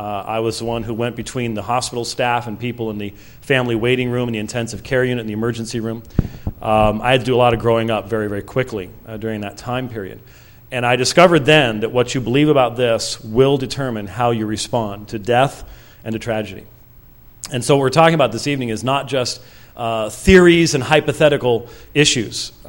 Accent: Scotland, United Kingdom; I'm Scottish

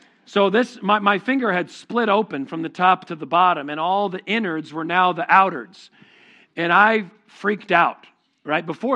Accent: Connecticut, United States; We grew up in Connecticut.

